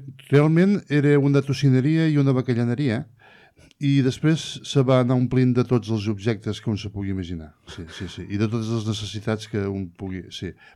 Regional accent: L'Espluga de Francolí, Catalonia, Spain; also born or lived in Reus; jo vaig néixer a Reus, perquè en aquell moment un anava a néixer a Reus, però sí, sí, tret d'haver nascut a Reus, sempre he viscut a l'Espluga, tret d'alguna temporadeta

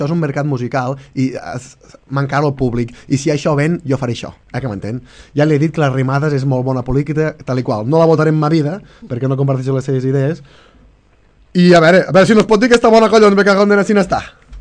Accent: Catalonia, Spain; jo sé que sóc de Pont, vostè és de Ripoll.

